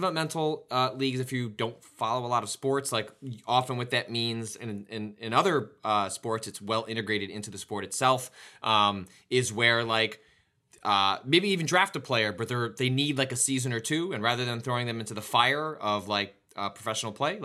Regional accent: Chicago, Illinois, United States; And there is not a team from Chicago, so I can't default to just, you know, my hometown.

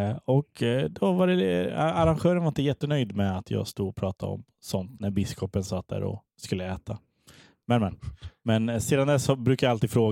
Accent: Skara, Västra Götaland County, Sweden; Jag kommer från Skara.

